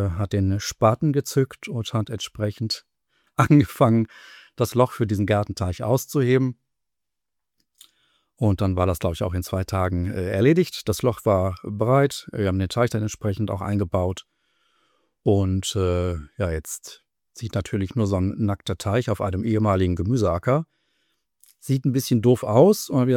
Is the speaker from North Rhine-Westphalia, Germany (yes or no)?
yes; Gütersloh, North Rhine-Westphalia, Germany; Also ich komme halt aus Gütersloh, und der Ortsteil, in dem wir hier wohnen, der heißt Hollen.